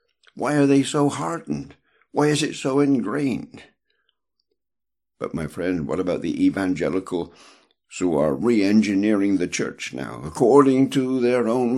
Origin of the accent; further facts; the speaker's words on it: South West England, United Kingdom; I come from the West Country. And she dropped her H, which is a little in this.